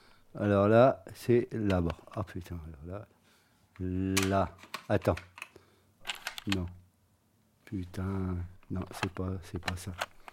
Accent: Breteuil, France; born there; Je suis né à Breteuil. J'ai 40 ans. 45, 46, 47, 48. J'ai 48. 48 ans, non? 49.

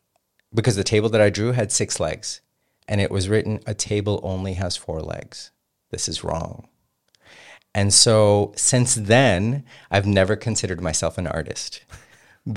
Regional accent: Karachi, Sindh, Pakistan; also born or lived in Mauritius / France; I was born in Mauritius. I was in Pakistan for a little bit. Then I moved to France at age 6 to 12. And then at 12, I came back to Pakistan. And I was in Karachi and I was in high school there.

